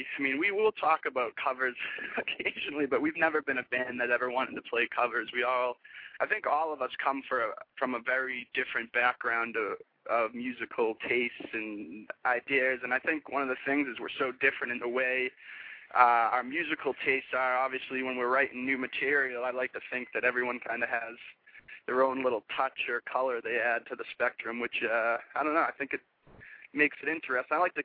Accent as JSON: {"language": "English", "town": "Boston", "region": "Massachusetts", "country": "United States", "lives_now": "Los Angeles, United States", "said": "I'm from Boston, and I moved to LA like 3 years ago."}